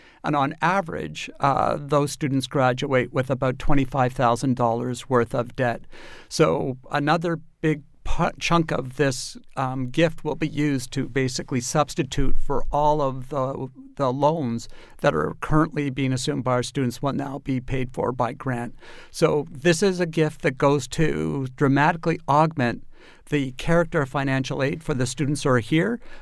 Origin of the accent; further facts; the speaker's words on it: Canada; I come from Canada, as you know.